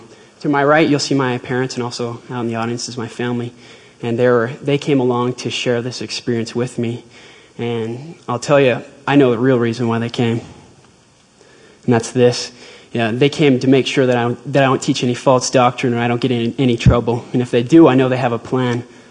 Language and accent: English; Bountiful, Utah, United States; As a young boy, I was maybe 5 or 6 years old. I grew up in Bountiful, Utah.